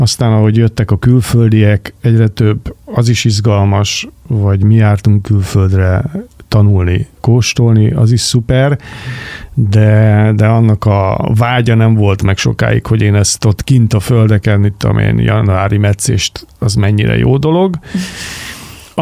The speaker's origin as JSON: {"language": "Hungarian", "region": "Budapest", "country": "Hungary", "tie": "born there", "said": "aki Kőbányán születtem, és teljesen más csináltam az életem előző részében"}